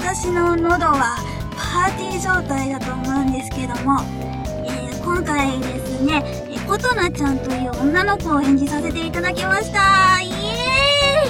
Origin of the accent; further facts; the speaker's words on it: Tochigi, Japan; 栃木県出身なんですけども、